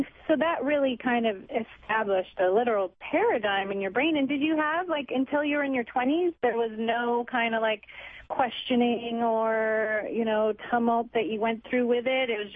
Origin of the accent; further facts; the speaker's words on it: Vashon Island, Washington, United States; now in Los Angeles, United States; I'm totally from Seattle as well. I'm from a little island. Vashon Island is where I went to high school and then lived in the Seattle area for years until I moved down to L.A.